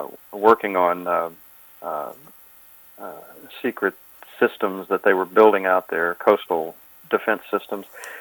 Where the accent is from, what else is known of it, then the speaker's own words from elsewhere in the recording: Dallas, Texas, United States; Well, I didn't know any different. I thought growing up there was like anywhere else.